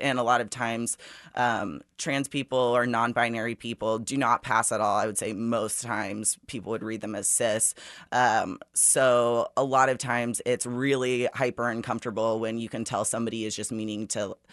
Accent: Liberty, Missouri, United States; So y'all for me is something that I grew up hearing all the time as a Midwesterner. I grew up right outside of Kansas City in Liberty.

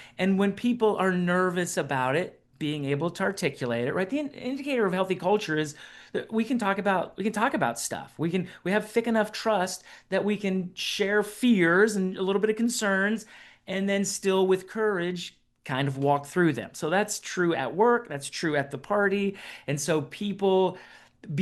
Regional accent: Ohio, United States; Well, that's the beauty of being born and raised in Ohio.

